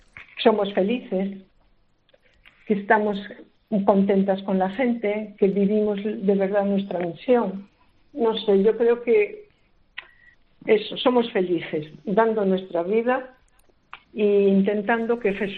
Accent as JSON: {"language": "Spanish", "town": "Buenavista de Valdavia", "region": "Castile and León", "country": "Spain", "tie": "born or raised there", "said": "estoy en mi pueblo, sí, en un pueblecito de Palencia, al norte."}